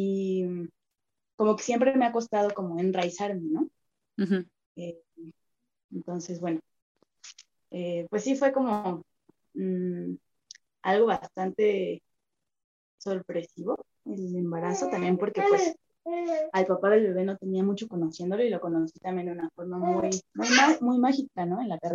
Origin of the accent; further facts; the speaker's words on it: Mexico City, Mexico; moved away as an adult; Crecí en la Ciudad de México